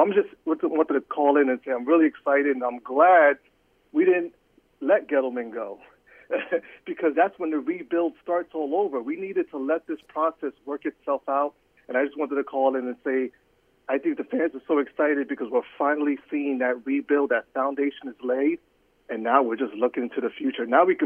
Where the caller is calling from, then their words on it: Pennsylvania, United States; from Pennsylvania.